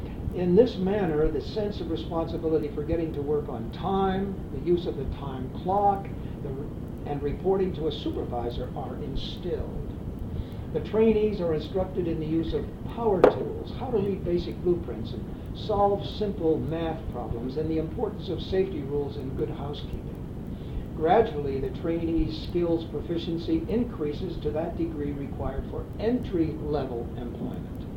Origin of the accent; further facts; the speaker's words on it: Shamokin, Pennsylvania, United States; I was born in Shamokin, S-H-A-M-O-K-I-N, Shamokin, Pennsylvania, November 16, 1926.